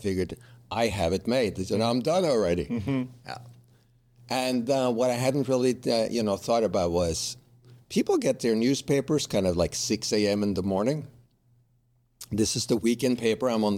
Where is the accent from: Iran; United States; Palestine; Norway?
Norway; accent: Norwegian; English is a second language; I'm originally Norwegian. Mm-hmm. So the accent you're hearing, I'm not from Brooklyn and I'm not from Bronx. This is a Norwegian accent that you're hearing. So I'm from Norway, but I went to school in Denmark.